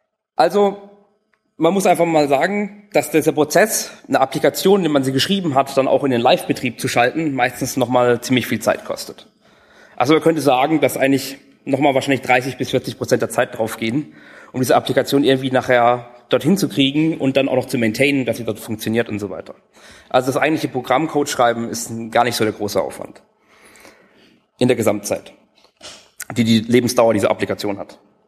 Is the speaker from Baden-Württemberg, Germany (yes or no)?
yes; Karlsruhe, Baden-Württemberg, Germany; Ich komme aus Karlsruhe.